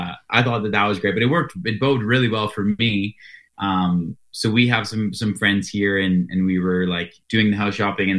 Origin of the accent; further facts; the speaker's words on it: Lethbridge, Alberta, Canada; also born or lived in Coaldale; did most of my growing up in Lethbridge.